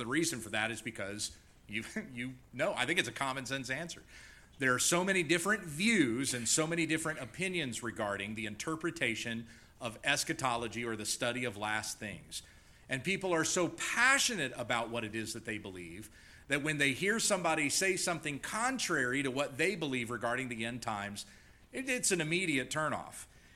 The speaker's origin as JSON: {"language": "English", "region": "the South", "country": "United States", "tie": "born or raised there", "said": "When I grew up in the South, we had jokes about people who were in the South."}